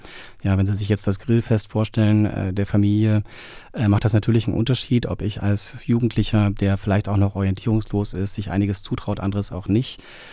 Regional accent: Görlitz, Saxony, Germany; ich aufgewachsen bin, genau, an der deutsch-polnischen Grenze.

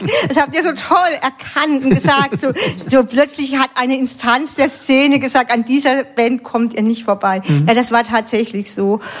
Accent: Southern Germany, Germany; also ich komme ja eigentlich aus Süddeutschland

